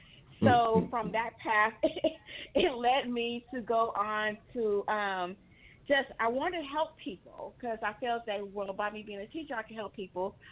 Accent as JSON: {"language": "English", "town": "Missouri City", "region": "Texas", "country": "United States", "tie": "born or raised there", "said": "I am originally from Houston, Texas. I grew up in Missouri City."}